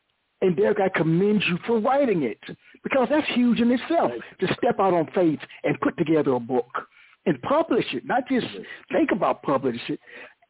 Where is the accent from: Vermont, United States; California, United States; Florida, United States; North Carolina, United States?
North Carolina, United States; Since we're both from North Carolina, I like that very much.